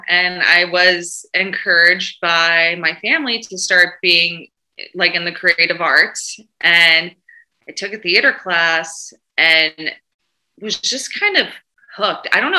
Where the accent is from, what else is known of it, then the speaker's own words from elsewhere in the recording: the South, United States; I'm from the South.